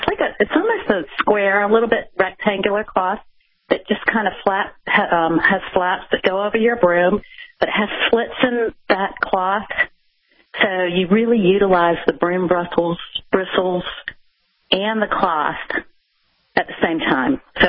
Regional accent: Greensboro, North Carolina, United States; We're from Greensboro, North Carolina.

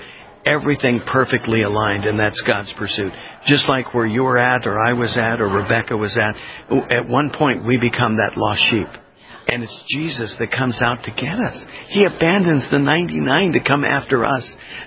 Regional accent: Los Angeles, California, United States; I don't want to hear them talk about L.A. anymore. I grew up in L.A.

